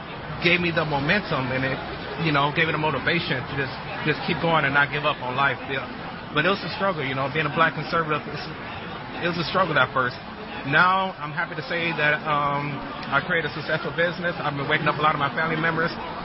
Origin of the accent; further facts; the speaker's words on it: Detroit, Michigan, United States; now in Arizona, United States; So basically, I moved out to Arizona from Detroit about 10 years ago. I've always had a conservative mindset. And of course, growing up in Detroit